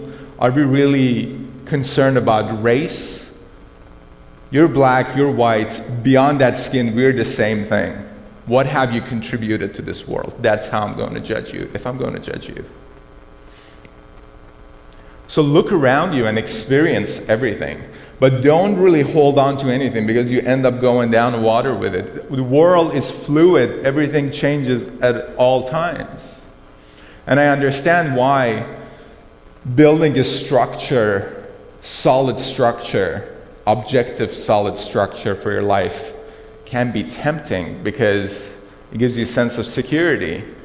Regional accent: Iran; I'm coming from Iran. In Iran, it's mandatory to fast

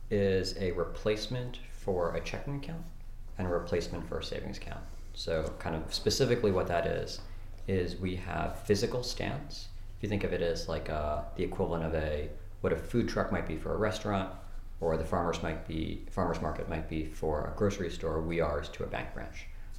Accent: New York City, New York, United States; So I also grew up in New York, a combination of Staten Island, Brooklyn, Manhattan, Queens, all are places I've worked or lived.

